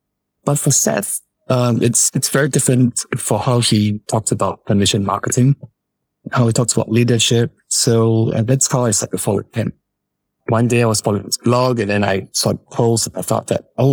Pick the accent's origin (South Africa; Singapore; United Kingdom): Singapore; I'm from Singapore.